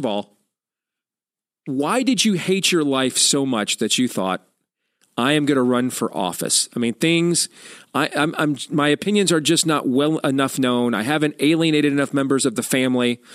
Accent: Michigan, United States; like in Ann Arbor is attached to Detroit, my home state of Michigan, for example

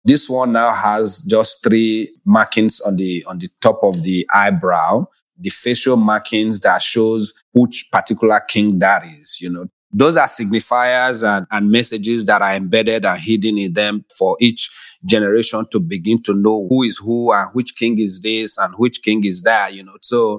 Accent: Edo, Nigeria; I'm an artist and a writer. I'm from Nigeria, specifically from the Benin Kingdom, Edo State in Nigeria.

